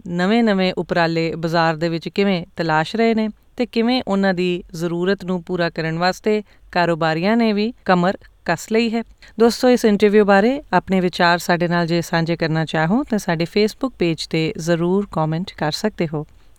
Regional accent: Punjab, India; ਪੰਜਾਬ 'ਚ ਅਸੀਂ ਨਿੱਕੇ ਹੁੰਦਿਆਂ

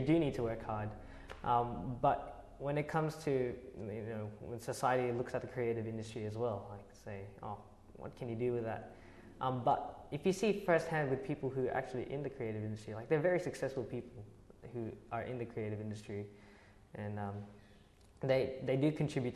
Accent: Sydney, New South Wales, Australia; I've been born and raised in Sydney, Australia. My parents came to Australia back in 1991. My dad's from Mindoro and my mom's from Manila.

